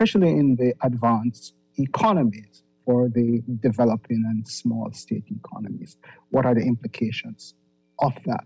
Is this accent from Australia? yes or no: no; Jamaica; born there; I mean, I was born in Jamaica, and that has been an issue for decades.